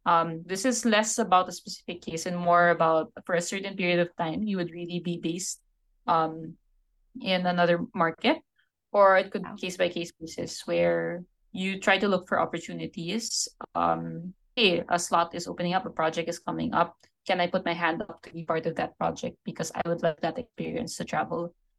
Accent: Philippines; So you would, as a Filipino consultant, you would go to some other office in Southeast Asia and join consultants from the other offices to do these kinds of training exercises.

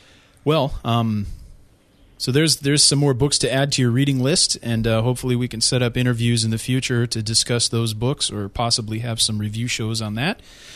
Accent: Illinois, United States; Yeah, well, you see, I'm a Cub fan, and that's why I do it. I'm from Illinois.

